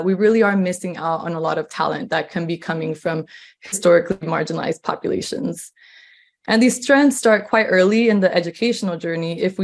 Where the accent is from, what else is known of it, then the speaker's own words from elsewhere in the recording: Azusa, California, United States; And I grew up in Azusa, California, which is part of LA County, and it's a predominantly Latin American community.